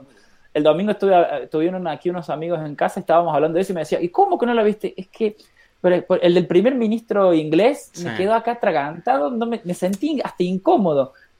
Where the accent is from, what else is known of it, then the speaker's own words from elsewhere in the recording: Córdoba, Argentina; now in Barcelona, Spain; soy argentino de nacimiento en la ciudad de Córdoba, aunque vivo en España desde el 2001, en Barcelona desde el 2002, es decir, hace 16 años.